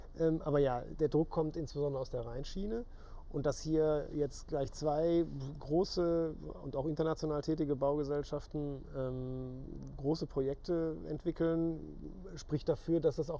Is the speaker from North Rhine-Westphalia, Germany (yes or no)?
yes; Solingen, North Rhine-Westphalia, Germany; ich wurde geboren in Auf der Höhe und nachdem ich da in der Grundschule Auf der Höhe mein Schulleben begann, bin ich danach zum Geschwister-Scholl-Gymnasium gegangen und da war ich Ohlixer auf einmal. Ich wohne in Ohlix.